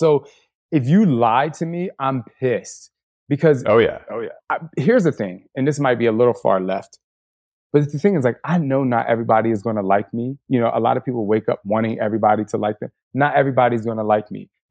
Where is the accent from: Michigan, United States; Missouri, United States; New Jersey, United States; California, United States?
New Jersey, United States; I'm from Jersey. So we got, you know, I grew up getting hype about everything.